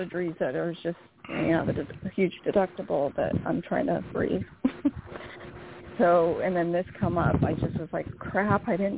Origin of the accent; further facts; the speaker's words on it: Newport Beach, California, United States; moved away; No. Well, I grew up in Orange County, Newport, but I moved to Oregon because I hate it, California.